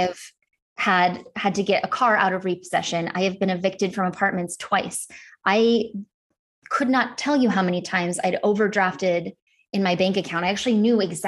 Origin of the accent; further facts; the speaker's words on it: Wisconsin, United States; So I grew up in Northern Wisconsin.